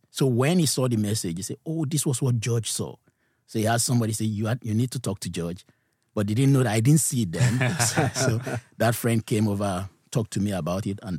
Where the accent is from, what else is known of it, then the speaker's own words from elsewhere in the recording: Nigeria; born there; Yes, I was born in Nigeria.